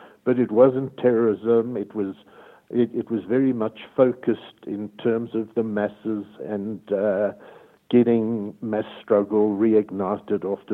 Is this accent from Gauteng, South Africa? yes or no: yes; Johannesburg, Gauteng, South Africa; I grew up in Johannesburg, a part called Yeovil, which I think with a lot of Jewish immigrants was a bit like part of New York I've heard about and been to.